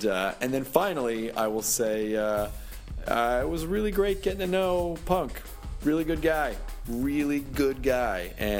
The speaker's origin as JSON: {"language": "English", "town": "Memphis", "region": "Tennessee", "country": "United States", "tie": "born or raised there", "said": "not since I was a kid when I grew up in Memphis."}